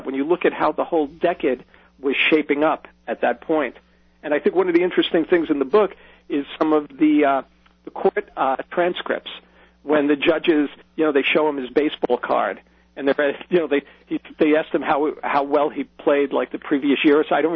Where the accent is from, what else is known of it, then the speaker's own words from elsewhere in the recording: Queens, New York, United States; Well, you know, I grew up in Queens right by Shea Stadium.